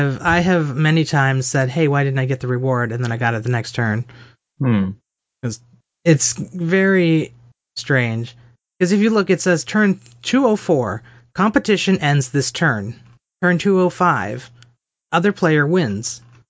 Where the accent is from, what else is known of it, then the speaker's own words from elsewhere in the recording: United States; or we, because I am American, they are obligated by treaty to, if you guys get attacked, we're going to defend you